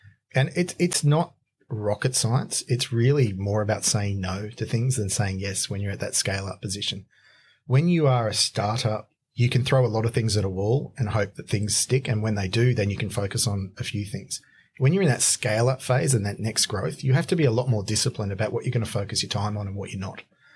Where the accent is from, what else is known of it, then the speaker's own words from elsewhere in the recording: Australia; I'm Australian. It's definitely one of our national sports. So I come from an immigrant family and I'm first generation.